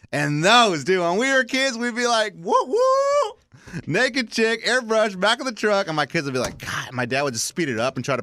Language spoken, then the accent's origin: English; Texas, United States; I grew up in South Texas where, like, there was a certain kind of people